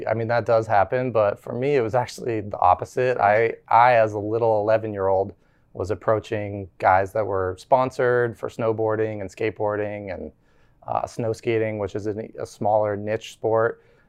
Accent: Aspen, Colorado, United States; And I grew up right outside of Aspen, Colorado, where they do the X Games.

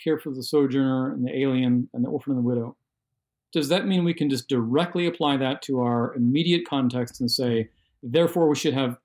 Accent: United States; But also as an American, it's not right to want civil war.

